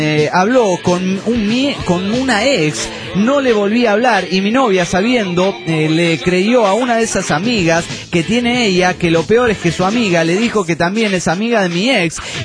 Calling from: Mexico City, Mexico; del DF mexicano.

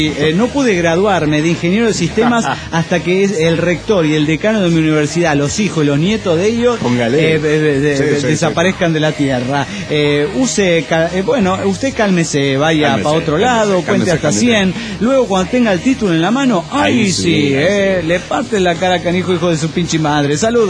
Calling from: San Lorenzo, Santa Fe, Argentina; Santa Fe, Argentina.

